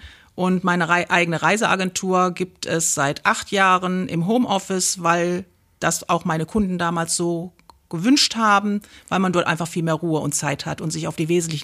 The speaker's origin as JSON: {"language": "German", "town": "Remscheid", "region": "North Rhine-Westphalia", "country": "Germany", "tie": "born there", "said": "gebürtig aus Remscheid-Lennep. Ich bin 56 Jahre alt und verheiratet."}